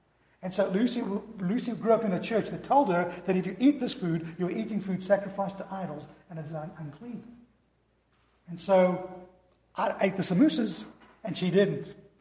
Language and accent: English; South Africa; Growing up in South Africa